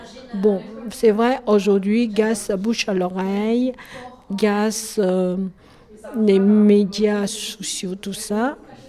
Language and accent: French; Zhejiang, China; French is a second language; also born or lived in Shanghai; je viens de Chine, voilà. Je suis née à Shanghai. J'ai grandi dans la province de Zhejiang